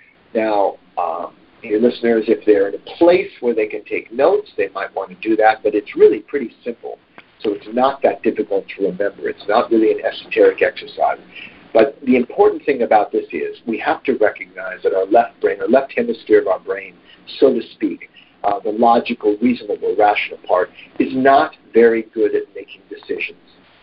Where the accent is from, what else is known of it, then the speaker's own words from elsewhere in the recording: California, United States; I got interested in a particular spiritual school in California, so I went back to my home state at the time.